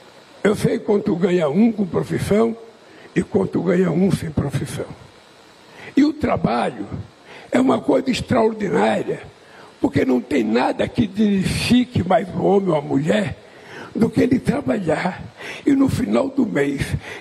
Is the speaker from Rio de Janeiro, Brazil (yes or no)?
no; Pernambuco, Brazil; moved away; also born or lived in São Paulo; quando eu vim de Pernambuco, que eu fui morar em São Paulo, num bairro chamado Vila Carioca, quase divido com São Caetano, onde tem a estação de trem lá em São Caetano, no Ipiranga. Eu fui morar numa casa.